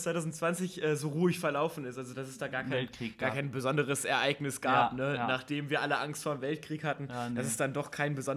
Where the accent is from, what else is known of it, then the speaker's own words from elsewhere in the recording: Iran; es ist ja für uns Iraner, aber das ist natürlich ein ganz, ganz spezielles Thema auch